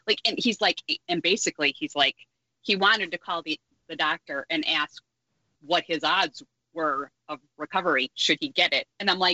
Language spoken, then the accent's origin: English; Grand Blanc, Michigan, United States; a football player from a high school near where we grew up in Grand Blanc, Michigan, outside Flint.